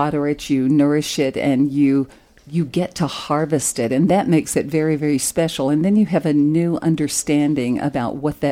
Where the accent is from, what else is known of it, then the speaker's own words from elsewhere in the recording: the South, United States; I grew up in the South where we had fried chicken every single Sunday, I think it was.